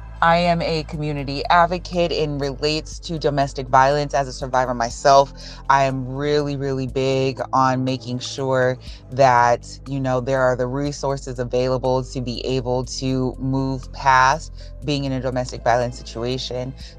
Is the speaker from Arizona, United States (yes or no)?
yes; Phoenix, Arizona, United States; I am from Phoenix, Arizona.